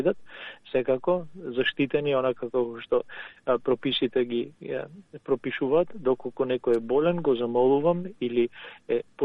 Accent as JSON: {"language": "Macedonian", "town": "Ohrid", "region": "Southwestern", "country": "North Macedonia", "said": "Иако јас доаѓам од Охрид, кај нас секога се правила пита со паричка или лепче на Свети Василија"}